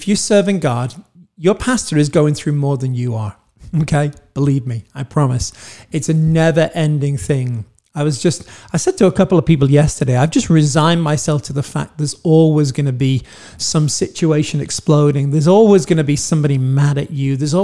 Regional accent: United Kingdom; now in United States; I'm British, but I live in the United States.

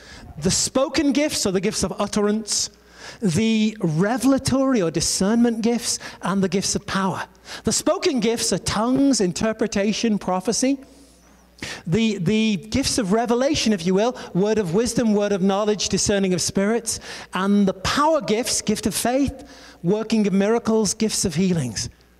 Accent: England, United Kingdom; Je suis anglais. Which means, hello … I am an English girl.

